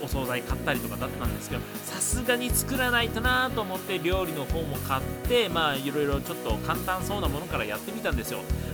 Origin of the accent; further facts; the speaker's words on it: Shizuoka, Japan; moved away as an adult; 僕ね、地元が静岡だったんで、高校生までは実家でまあ暮らしていたんですけれども、大学は神奈川県の大学に入学したんで、まあ一人暮らしをすることになったと。